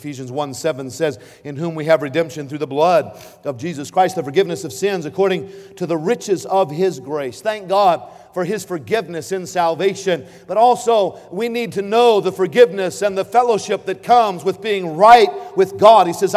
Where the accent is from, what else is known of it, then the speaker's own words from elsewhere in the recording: California, United States; since I was from California, I might just have a way to, you know, get her to move out.